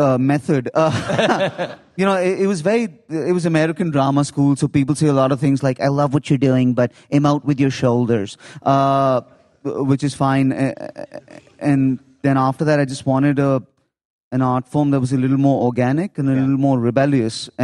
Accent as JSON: {"language": "English", "region": "Lagos", "country": "Nigeria", "tie": "born or raised there", "also_born_or_lived": "India", "said": "I was born in India, but I was raised in Africa. I was raised in Lagos, Nigeria."}